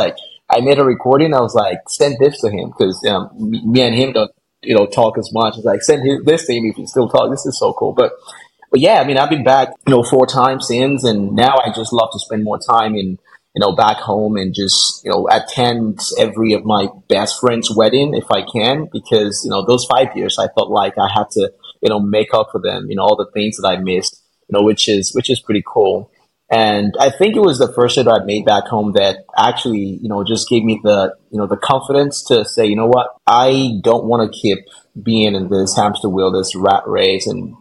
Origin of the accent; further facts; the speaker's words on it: Nigeria; also born or lived in Lagos; Nigeria. That's where I'm from. I was born in Lagos, Nigeria, but grew up in a small little town about 3 hours from Lagos.